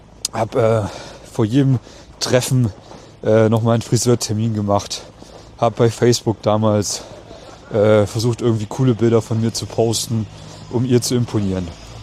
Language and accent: German; Germany; moved away as an adult; now in Vienna, Austria; Ich bin damals in Deutschland, in meiner Heimat, von meiner ersten großen Liebe verlassen und betrogen worden und habe mich dann eben aufgemacht in die große, weite Welt, hier nach Wien